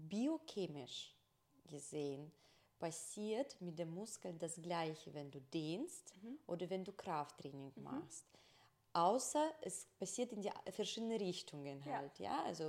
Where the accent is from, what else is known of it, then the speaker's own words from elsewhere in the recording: Russia; now in Germany; weil ich komme aus Russland und bei uns war Stretching schon damals ziemlich so eine große Szene bekannt